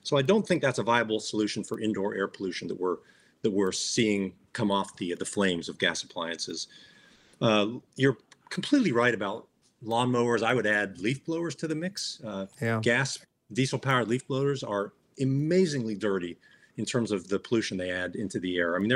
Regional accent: Chicago, Illinois, United States; now in California, United States; I live in California. I grew up in Chicago in the Midwest.

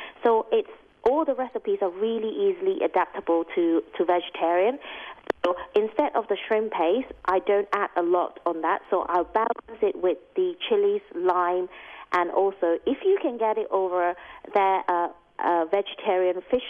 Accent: Malaysia; now in United Kingdom; But Malaysia is my home country, and it's a food that means so much to me because the first few years I moved to the UK, I didn't really miss it.

